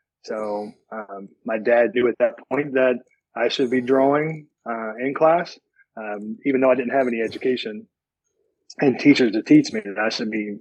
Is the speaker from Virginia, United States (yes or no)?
yes; Virginia, United States; First off, I was raised in Virginia. I'm a mountain boy. I grew up on the top of the mountain, very much an Appalachian upbringing.